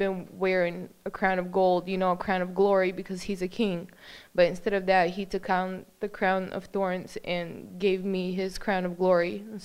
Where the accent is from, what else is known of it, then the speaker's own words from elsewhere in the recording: Issaquah, Washington, United States; I'm from Issaquah.